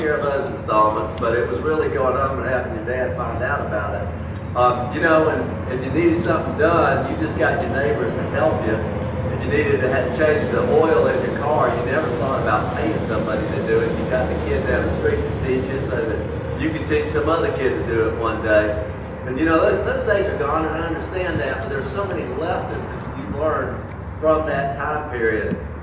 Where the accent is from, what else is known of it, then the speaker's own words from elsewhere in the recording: the South, United States; That's what we were, you know, taught to do growing up in the South.